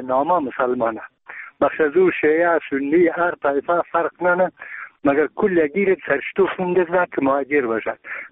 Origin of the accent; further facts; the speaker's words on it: Bamyan, Afghanistan; ما یک تن از بامیانیم.